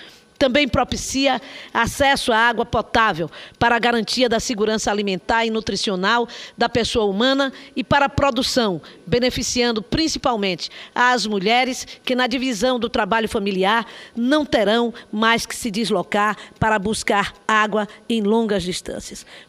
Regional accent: Northeast Region, Brazil; como nordestina e senadora, tenho acompanhado de perto os debates

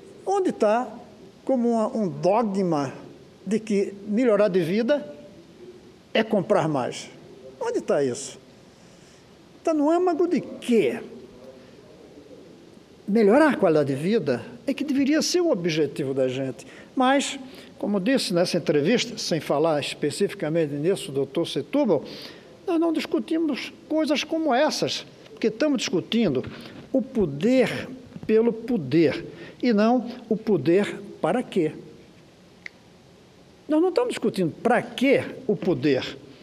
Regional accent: Pernambuco, Brazil; born there; moved away; e não de Pernambuco, onde eu nasci, ou do Distrito Federal, onde eu escolhi viver faz 35 anos.

